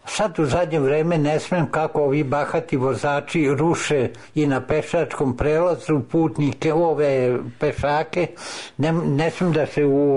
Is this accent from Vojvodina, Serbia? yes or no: yes; Lok, Vojvodina, Serbia; born there; Rođen sam u Bačkoj, u Loku, 42. godine.